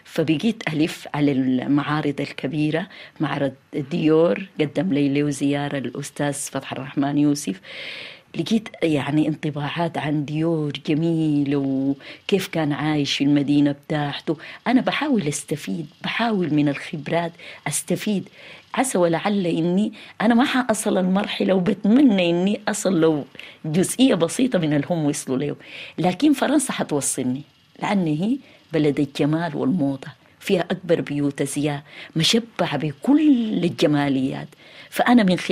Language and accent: Arabic; Sudan; أنا يعني فخورة بإني أنا أكون سودانية